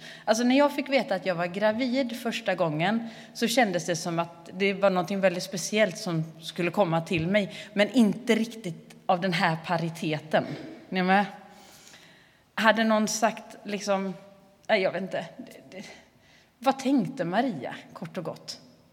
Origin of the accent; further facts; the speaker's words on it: Bua, Halland County, Sweden; accent: Halland; jag är inte ifrån Fiskebäck. Jag har de halländska diftongerna. Så bua är jag born and raised, så att säga.